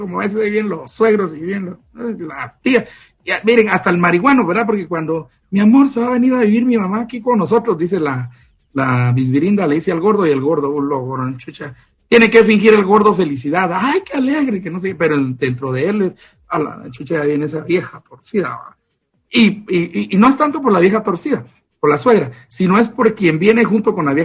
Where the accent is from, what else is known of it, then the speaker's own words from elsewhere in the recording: Guatemala; como yo las pienso y como un chapín las dice, sin miedo, con huevos, ¿ah? Sin temor. Pero mi profesión es esta, es Guatemala.